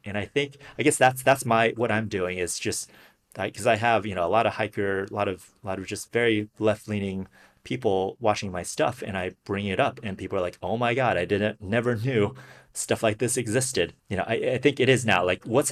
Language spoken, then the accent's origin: English; China; I think one little point I want to add from growing up in China, like the people were so terrified.